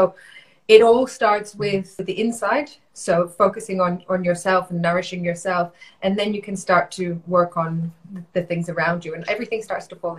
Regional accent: Bali, Indonesia; also born or lived in India; I grew up in Bali, in Indonesia, and in India.

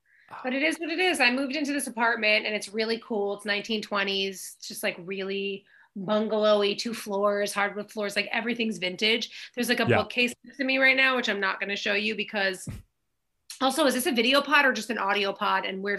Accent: Oceanside, New York, United States; I'm from Long Island, so we know Jersey.

